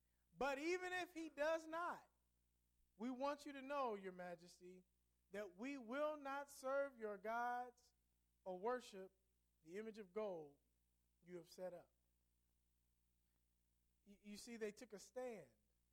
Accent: Ohio, United States; The important thing is BB, he and I grew up together in Ohio.

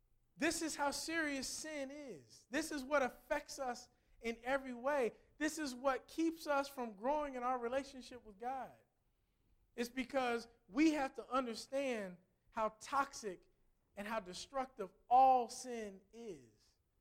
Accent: Midwest, United States; and I'm from the Midwest, we call it pop, okay? You know, why do we have a problem? I didn't want anybody who hears to think I don't remember my roots. Pop.

